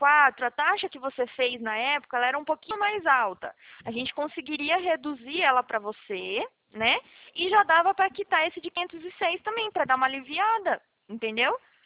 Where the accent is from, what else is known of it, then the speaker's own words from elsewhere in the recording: Prudentópolis, Paraná, Brazil; born there; Eu nasci no Paraná, eu nasci em Prudentópolis